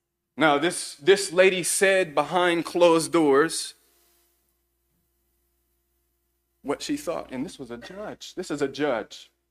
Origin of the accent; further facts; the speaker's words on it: Lafayette, Louisiana, United States; there was a judge in my hometown, Lafayette, Louisiana